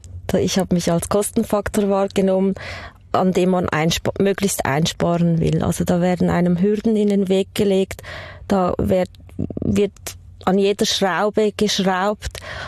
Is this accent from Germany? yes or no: no; Poland; now in Switzerland; Also ich bin ursprünglich aus Polen, ich bin Immigrantin und ich hatte schon einen sehr schweren Start hier in der Schweiz.